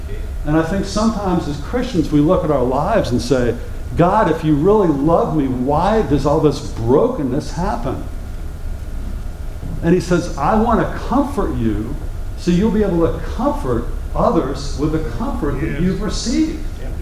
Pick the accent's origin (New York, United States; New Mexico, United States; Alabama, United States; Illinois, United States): Alabama, United States; Mountain Brook; Well, I'm from Mountain Brook, and I got four kids